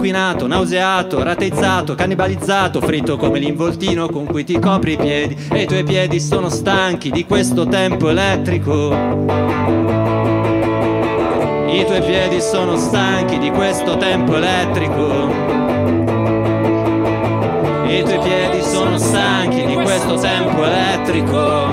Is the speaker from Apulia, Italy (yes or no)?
no; Milan, Lombardy, Italy; Vengo da Milano, ciao.